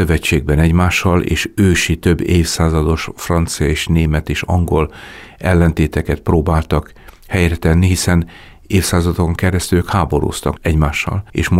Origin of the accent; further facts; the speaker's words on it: Hungary; hogyha felmerül az, hogy magyarok vagyunk, akkor azonnal egy negatív gondolat jelenik meg